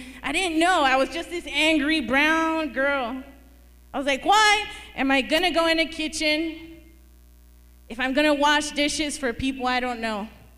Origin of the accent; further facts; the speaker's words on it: Houston, Texas, United States; Originally, I'm from Houston, Texas. And I hated the weather outside.